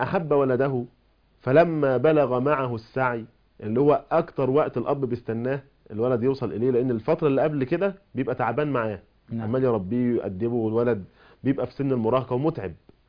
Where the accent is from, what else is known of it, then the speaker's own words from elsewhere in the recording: Monufia Governorate, Egypt; لان انا فلاح يعني من المنوفيه